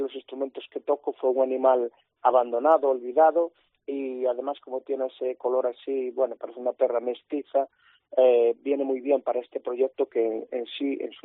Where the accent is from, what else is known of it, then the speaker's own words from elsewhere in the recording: Galicia, Spain; en mi infancia transcurrió en Galicia, que es un cruce de culturas, de mitologías, de mucha cultura musical, de baile que tenemos de forma espontánea y que se ha mantenido.